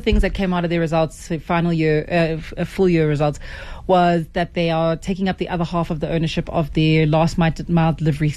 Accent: Cape Town, Western Cape, South Africa; Sorry, I'm from Cape Town.

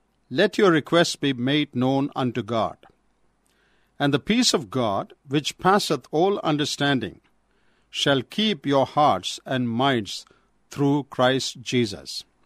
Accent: Kerala, India; from Kerala, India.

